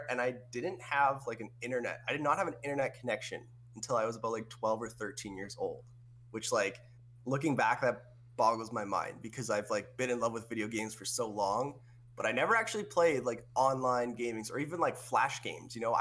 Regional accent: Brandon, Manitoba, Canada; born there; I was born in Brandon, Manitoba. Now, I don't know how many people know about Manitoba.

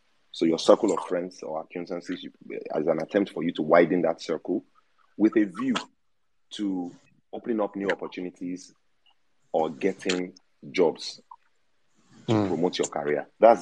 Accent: Ibadan, Oyo, Nigeria; I was born and raised in Ibadan, the city of Ibadan. A lot of people may not know that. And my accuracy of the Yoruba language, my mastery of the Yoruba language is like 99.9%.

